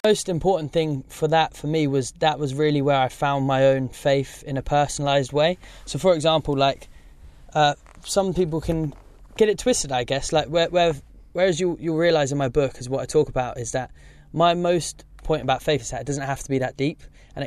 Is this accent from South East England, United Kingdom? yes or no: yes; Slough, South East England, United Kingdom; I was born in Slough, born and raised. And I love Slough, and I love my childhood growing up there.